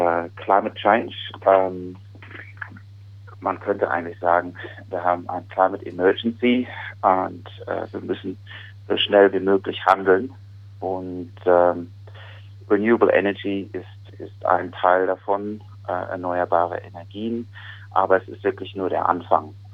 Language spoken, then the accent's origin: German; Darmstadt, Hesse, Germany; moved away as an adult; now in Australia; Ja, ich komme aus Darmstadt bei Frankfurt. Ich habe dort, bin dort aufgewachsen, habe in Darmstadt auch studiert, Wirtschaftsinformatik.